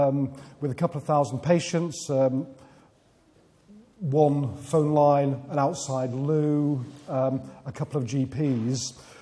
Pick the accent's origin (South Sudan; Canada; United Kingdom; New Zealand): United Kingdom; Bromley by Bow, London; I'm from Bromley by Bow in East London, and I'm here in Glasgow